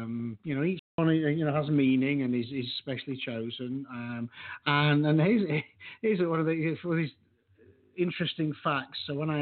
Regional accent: Yorkshire and the Humber, United Kingdom; moved away; just before I left England, because obviously I'm from Yorkshire.

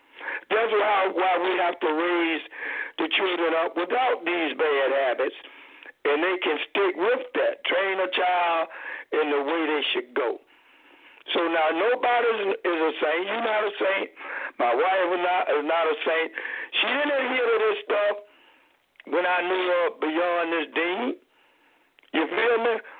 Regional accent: the South, United States; When I was in the South, growing up, if a young lady got pregnant

